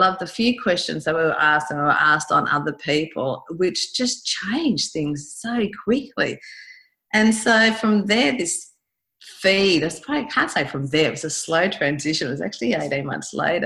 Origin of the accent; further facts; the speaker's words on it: New South Wales, Australia; moved away as an adult; now in Margaret River, Australia; born and raised in New South Wales from a farm background, you know, traveled.